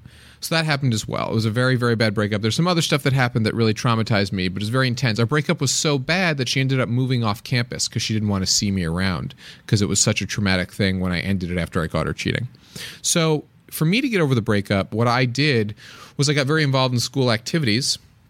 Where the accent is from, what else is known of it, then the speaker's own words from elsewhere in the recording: the North, United States; But I went to college somewhere in the South, and I'm from the North.